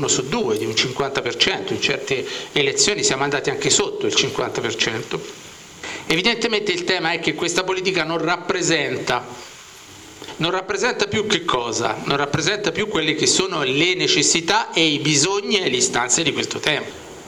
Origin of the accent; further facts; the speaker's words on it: Tuscany, Italy; È una città, lo dico da toscano